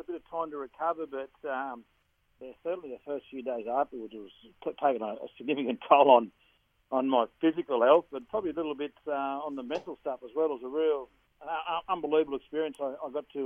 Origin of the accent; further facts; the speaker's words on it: Dubbo, New South Wales, Australia; And I grew up in Dubbo, so I'm used to a bit of heat